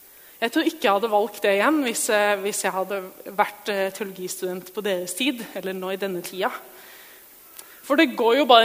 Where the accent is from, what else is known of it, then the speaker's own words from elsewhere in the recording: Oppland, Norway; Jeg fortalte om der jeg kommer fra, Oppland, det er ikke akkurat bibelbeltet.